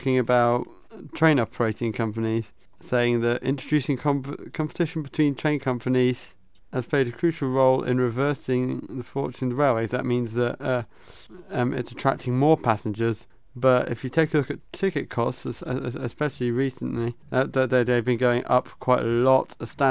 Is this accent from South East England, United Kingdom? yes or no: yes; Maidenhead, South East England, United Kingdom; They also I'm originally from Maidenhead.